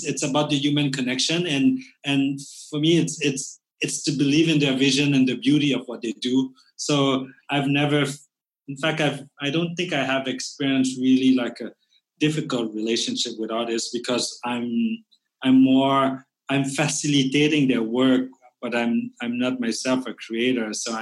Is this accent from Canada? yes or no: yes; Canada; first language French; English is a second language; moved away as an adult; also born or lived in Thailand; now in Cambodia; refugee camp in Thailand at the age of 3, I was uprooted, lived in Canada, grew up French speaking. So my first language is really French. And then decided to come back here 22 years ago. In fact, my youth has been in Canada and my adult life here in Cambodia.